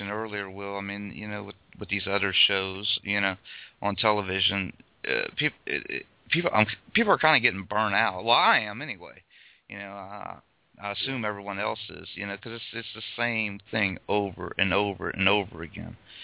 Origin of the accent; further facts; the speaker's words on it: Morgan City, Louisiana, United States; also born or lived in Rochester, New York / Virginia; Well, I'm originally from Morgan City, Louisiana. I'm sure you know where that is.